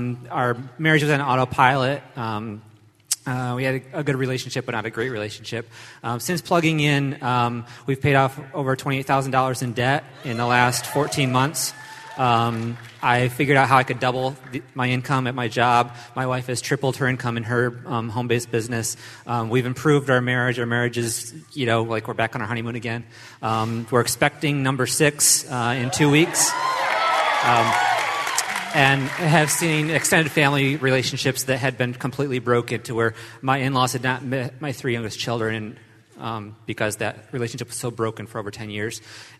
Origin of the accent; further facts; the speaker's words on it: Alabama, United States; I'm from Alabama.